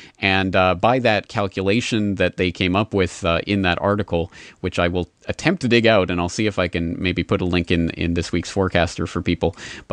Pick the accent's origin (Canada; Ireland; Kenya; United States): Canada; now in Japan; In fact, I'm not American. I'm a Canadian who lives in Japan